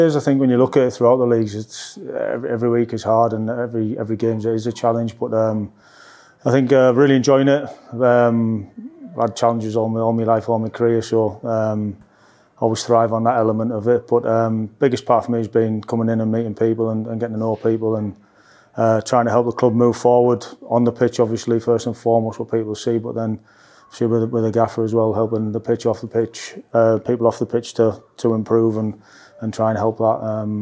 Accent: North East England, United Kingdom; now in Bristol, United Kingdom; I think I'm from the North East, so I'm quite used to it, but wouldn't mind a bit of sunshine.

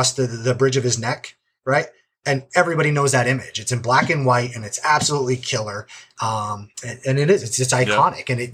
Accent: Vermont, United States; I'm from Vermont, right?

